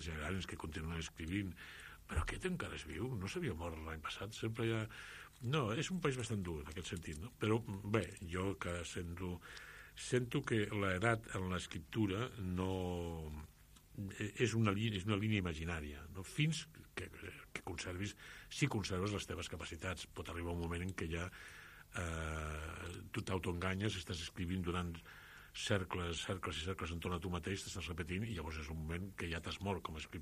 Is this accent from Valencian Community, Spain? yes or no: no; Barcelona, Catalonia, Spain; soc de Barcelona, en primer lloc, no? Després em reconec com a membre d'una d'una consciència i d'una comunitat catalana, i després tinc suficients arrels a tota Espanya pels fets originals de la meva família